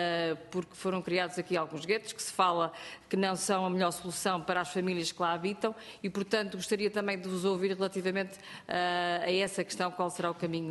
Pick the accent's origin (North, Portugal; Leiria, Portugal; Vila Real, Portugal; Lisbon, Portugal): North, Portugal; Eu conheço alguns casos a norte do país, de onde eu venho